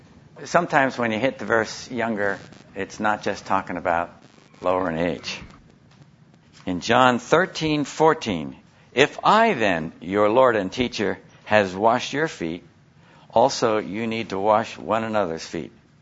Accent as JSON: {"language": "English", "region": "New York", "country": "United States", "said": "I'm from New York, and so we New Yorkers like our cheesecake."}